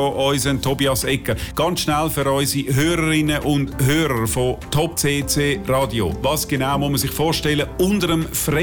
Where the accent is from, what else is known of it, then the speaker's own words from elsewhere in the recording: Zurich, Switzerland; accent: Zurich German; ich mit meinem bescheidenen Zürcher Dialekt, oder ja, ist zwar auch nicht gerade ein richtiger, aber indirekter Zürcher Dialekt